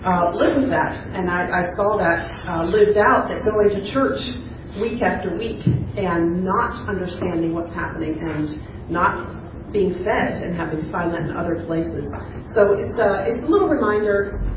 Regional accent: Germany; I grew up in Germany as a missionary kid, so I was already fluent in German

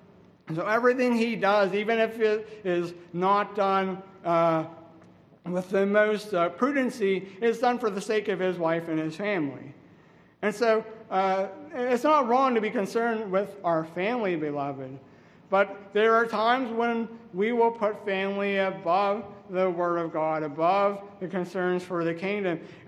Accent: Pittsburgh, Pennsylvania, United States; also born or lived in Buffalo; and I come from Pittsburgh, Pennsylvania, and that is a huge sports town. I know Buffalo is as well. Actually, several years ago, I lived in the Buffalo area.

